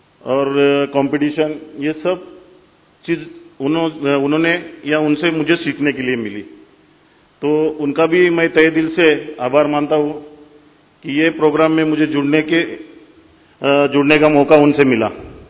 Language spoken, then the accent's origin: Hindi; Mumbai, Maharashtra, India; क्योंकि मैं बॉम्बे से बिलोंग करता हूं।